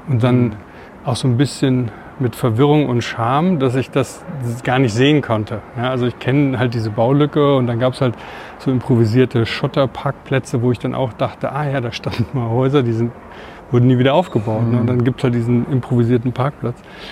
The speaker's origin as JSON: {"language": "German", "region": "Hesse", "country": "Germany", "tie": "born or raised there", "said": "DDR-Gebiet, DDR nach Westen, Richtung Ruhrpott, von dort dann nach Südhessen, dass das alles so Bewegungen waren, die ich nicht anders kannte. Also es gab halt kein Zuhause. Ich habe halt nie diesen Akzent gesprochen"}